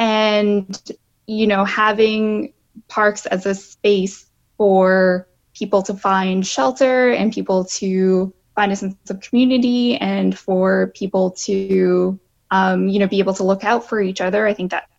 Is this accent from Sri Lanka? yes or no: yes; Sri Lanka; now in Canada; I'm a racialized immigrant settler. I moved to Canada from Sri Lanka in, 1999 or 2000. And as kind of a result of the civil war that was going on at the time.